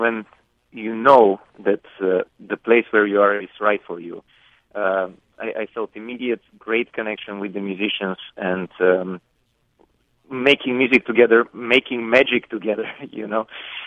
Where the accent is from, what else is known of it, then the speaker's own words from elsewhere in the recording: Bulgaria; I was born in Bulgaria and I grew up in Bulgaria.